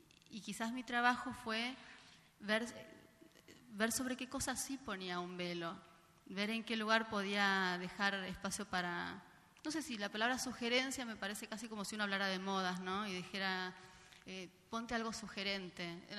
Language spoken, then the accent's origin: Spanish; Buenos Aires, Argentina; Yo nací y crecí en Buenos Aires.